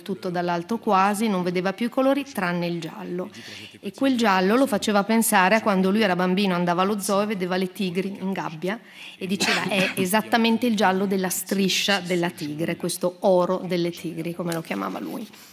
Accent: Venezuela; volevo dire che innanzitutto il Venezuela è il mio paese.

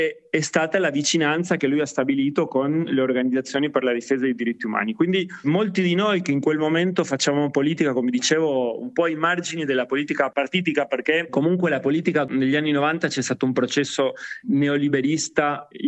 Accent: Turin, Piedmont, Italy; born there; Io sono nato in Italia, a Torino, più precisamente nel 78, perché i miei genitori sono riusciti a scappare dalla dittatura, sono arrivati in Italia

